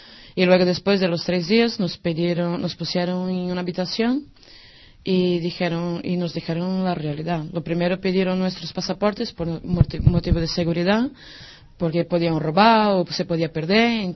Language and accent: Spanish; Brazil; Spanish is a second language; moved away as an adult; now in Spain; Bueno, yo soy brasileña, ¿vale? Tengo 34 años. Yo tenía una vida buena en Brasil, pero como perdí el trabajo no podía seguir la universidad.